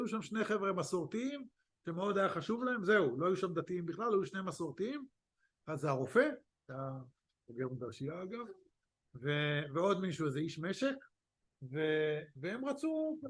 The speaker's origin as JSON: {"language": "Hebrew", "town": "Bnei Brak", "region": "Tel Aviv District", "country": "Israel", "said": "אנחנו באים מבני ברק, עיר ואם בישראל"}